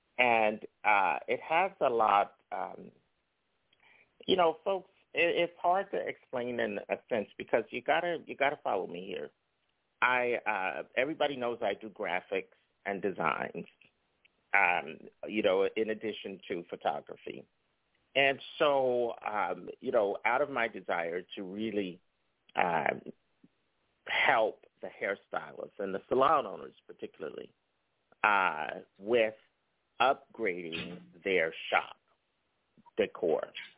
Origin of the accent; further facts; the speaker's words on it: New Jersey, United States; I'm from Jersey, so I can get away with that in part, but yes, from Northern New Jersey. Yeah, lots of good stuff. I went to high school there